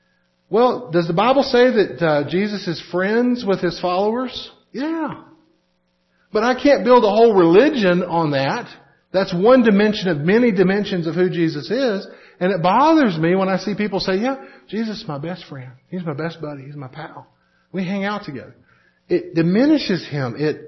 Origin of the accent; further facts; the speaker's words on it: Texas, United States; I mean, I'm a patriot. I grew up in Texas. I love America.